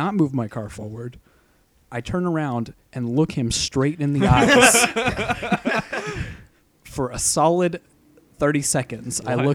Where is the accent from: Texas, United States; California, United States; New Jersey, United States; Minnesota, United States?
Texas, United States; You know, I'm a Texan driver at heart.